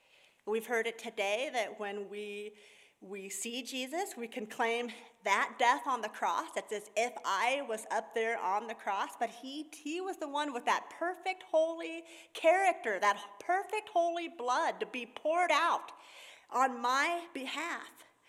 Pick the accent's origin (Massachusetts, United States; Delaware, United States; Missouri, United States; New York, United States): Missouri, United States; I'm from Missouri. No, I don't have mountains in Missouri. But we do have in the Ozarks, okay?